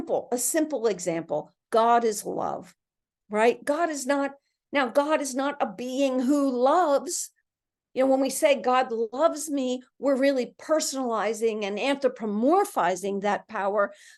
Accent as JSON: {"language": "English", "town": "Philadelphia", "region": "Pennsylvania", "country": "United States", "tie": "born or raised there", "said": "when I was young and living in Philadelphia, my hometown, watching the Eagles with my family on Sunday afternoon, right?"}